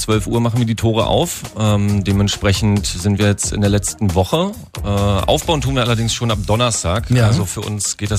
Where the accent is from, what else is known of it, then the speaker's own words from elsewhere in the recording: Borkheide, Brandenburg, Germany; Wir kommen alle, sogar aus Borkheide, Borkwalde, haben unsere Wurzeln, aber auch hier in Potsdam.